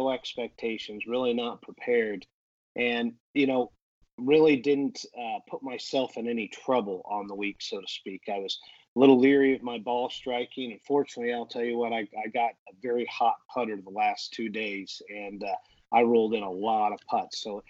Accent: Colorado, United States; Growing up in Colorado like I did, I don't think my short game ever got prepared for Bermuda grass

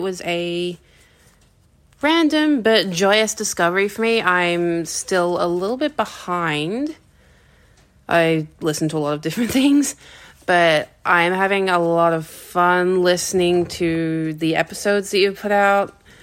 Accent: New South Wales, Australia; I'm from Western Sydney in Australia.

